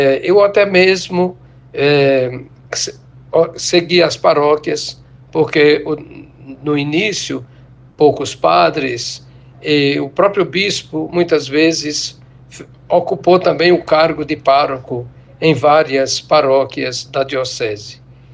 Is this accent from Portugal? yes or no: no; Monsenhor Hipólito, Piauí, Brazil; Nasci em Monsenhor Hipólito, fui sempre assistido na minha vocação, a formação, o acompanhamento vocacional, sempre aqui na Diocese de Picos.